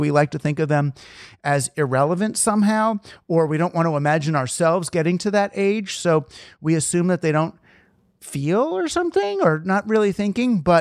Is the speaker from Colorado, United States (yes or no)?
no; New York, United States; I'm just one of those people, because I'm from New York, you know, I'm a stoop person.